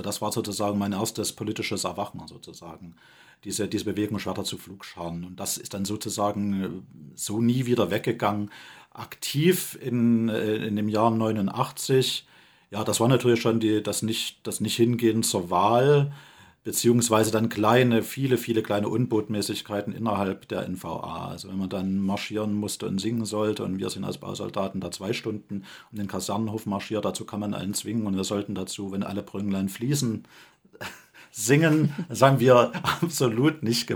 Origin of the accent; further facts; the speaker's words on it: Dresden, Saxony, Germany; Also ich komme aus Dresden und Dresden war zwar auch in der Elbtallage, hatte nicht die beste Luft in zu DDR-Zeiten.